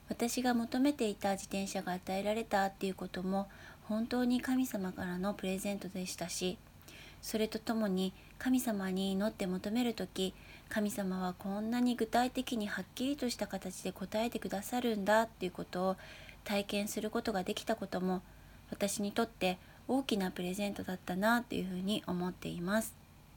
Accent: Fukushima, Japan; moved away as an adult; 私が実家のある福島から一人上京して東京で生活をし始めた時のことです。

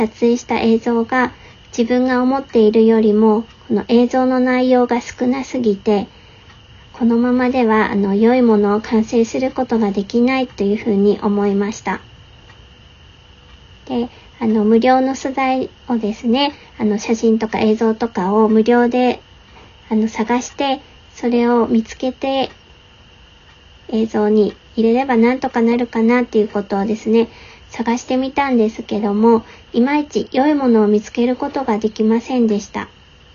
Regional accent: Fukushima, Japan; この曲は、私たちの生まれ育った福島県福島市のことを、歌詞に織り交ぜてあるゴスペルです。

